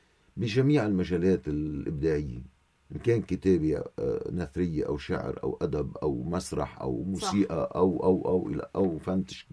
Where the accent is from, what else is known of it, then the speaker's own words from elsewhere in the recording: Lebanon; نحن كلبنانيين من جميع الطوائف